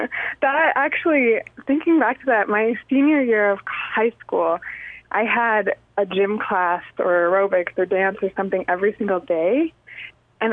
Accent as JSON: {"language": "English", "region": "Maine", "country": "United States", "tie": "born there", "said": "I've always wanted to be on the East Coast because I was born in Maine."}